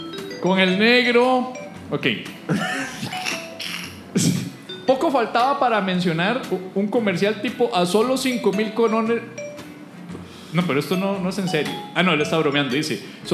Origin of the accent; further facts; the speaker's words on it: Alajuela, Costa Rica; Yo soy de Alajuela. Yo soy de Alajuela